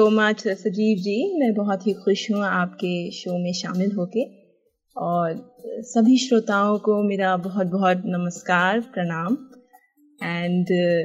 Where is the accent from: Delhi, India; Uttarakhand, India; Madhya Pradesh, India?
Uttarakhand, India; Dehradun; हमारे टाउन, मेरे home town Dehradun